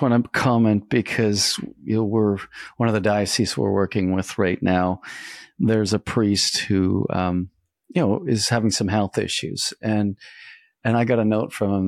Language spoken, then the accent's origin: English; Canada; I'm Canadian